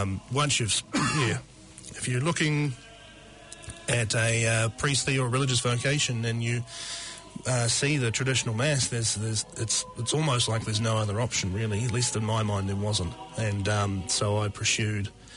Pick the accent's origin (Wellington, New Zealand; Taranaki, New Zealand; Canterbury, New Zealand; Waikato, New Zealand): Canterbury, New Zealand; Timaru; Yeah, I was born and raised in Timaru, went to Sacred Heart Primary School and Roncalli College, and attended Mass at Sacred Heart Basilica there.